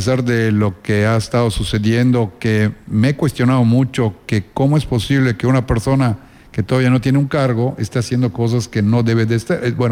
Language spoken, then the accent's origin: Spanish; Mexico; Porque somos mexicanos